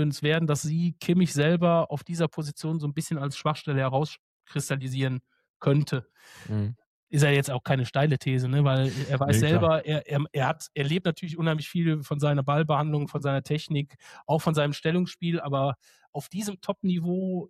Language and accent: German; Cologne, North Rhine-Westphalia, Germany; ich natürlich als Kölner